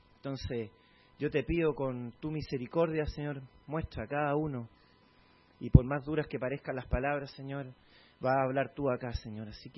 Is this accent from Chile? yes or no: yes; Chile; en mi país también hay de estos porque estos son los que se dedican a la, por ejemplo, a la minería del cobre, que allá en Chile tenemos una mina que Chuquicamata